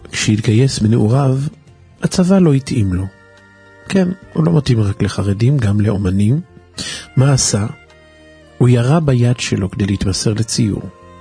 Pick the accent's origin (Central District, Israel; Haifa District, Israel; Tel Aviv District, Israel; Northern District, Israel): Tel Aviv District, Israel; Tel Aviv; born there; הוא מתגורר עד היום בעיר הולדתי תל אביב.